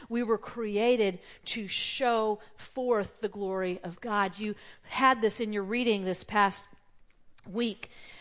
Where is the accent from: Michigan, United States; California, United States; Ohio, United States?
California, United States; Redlands; A few weeks ago, I had to travel to my hometown of Redlands, California.